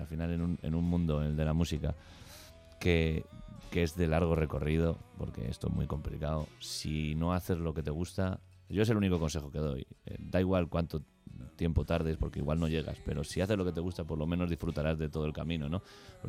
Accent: Madrid, Community of Madrid, Spain; yo soy de aquí, de Madrid

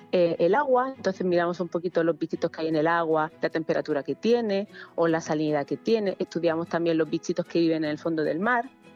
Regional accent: Region of Murcia, Spain; porque yo soy de Murcia y para mí vivir frente al mar fue lo que me generó muchísima curiosidad

